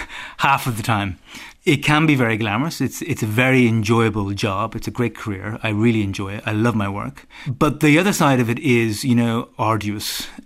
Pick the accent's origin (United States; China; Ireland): Ireland; Dublin, County Dublin; I mean, after all, I was growing up in Dublin in the 1980s.